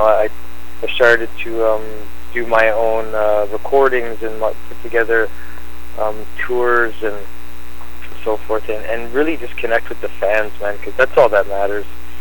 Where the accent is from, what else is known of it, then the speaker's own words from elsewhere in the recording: Canada; I'm from Canada, and I just finished, like, a world tour